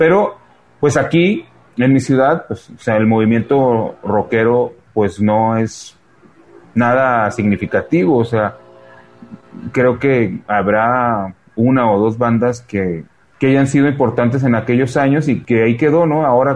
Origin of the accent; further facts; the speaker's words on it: Torreón, Coahuila, Mexico; born there; Yo nací en Torreón, entonces desde chavito, como desde los 8 años, empecé a oír música.